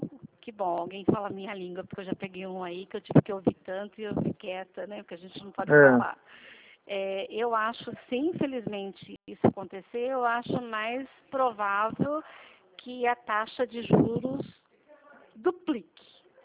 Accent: São Paulo, Brazil; Eu sou de São Paulo. Eu estou em São José dos Campos.

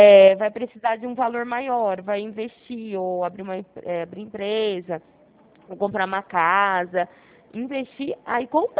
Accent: Barrinha, São Paulo, Brazil; Eu não trabalho em Barrinha. Eu sou de Barrinha, só que eu trabalho aqui em Ribeirão Preto.

